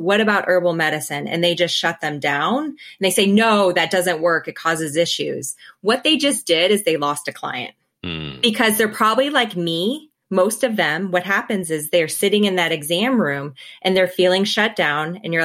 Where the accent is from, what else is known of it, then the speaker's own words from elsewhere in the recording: Colorado, United States; now in New Zealand; I am from Colorado originally and went to vet school in New Zealand